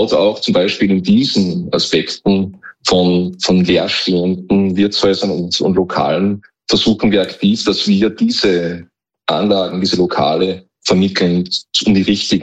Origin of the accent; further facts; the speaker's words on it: Salzburg, Austria; also born or lived in Upper Austria; ich selber bin Oberösterreicher und auch eben lange Zeit in Salzburg aufgewachsen, zur Schule gegangen damals.